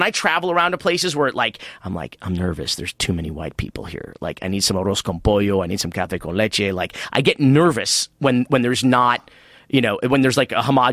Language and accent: English; Miami, Florida, United States; also born or lived in Fort Myers, United States; I mean, we grew up in Miami. I was born in a place called Fort Myers, Florida, on the West Coast.